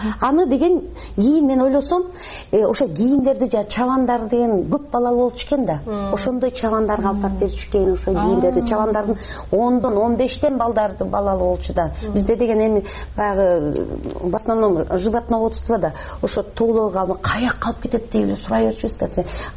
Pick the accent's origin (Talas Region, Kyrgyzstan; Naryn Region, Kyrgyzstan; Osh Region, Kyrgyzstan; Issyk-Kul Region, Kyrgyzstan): Naryn Region, Kyrgyzstan; Naryn; Мен Нарында чоңойдум, ошондо билесиздерби, ушу биз деген совет доорунда мен кичинекей кыз болчумун, 5-6 жашта.